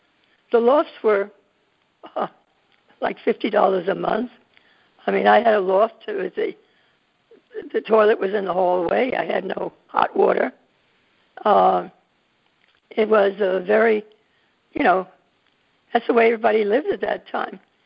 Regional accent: Bronx, New York, United States; because I grew up in the Bronx, and I didn't even know who Picasso was when I went to Pratt.

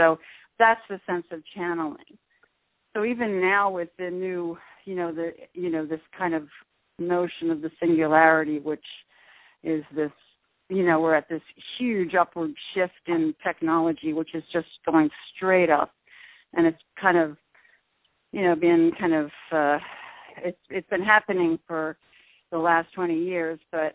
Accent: Baltimore, Maryland, United States; also born or lived in Chesapeake Beach, Maryland; Well, it's down near Washington, D.C. I grew up in Baltimore and Chesapeake Beach, Maryland.

